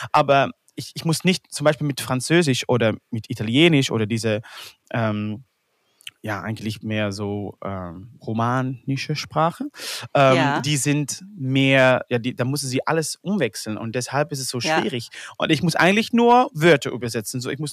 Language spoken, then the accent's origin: German; Netherlands; German is a second language; für meinen Akzent und mein Deutsch und weil, ja, ich bin Niederländer